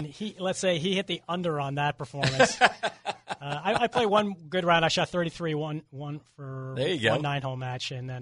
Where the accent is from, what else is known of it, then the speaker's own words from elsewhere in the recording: New York, United States; It was 1974 because I grew up near Wingfoot.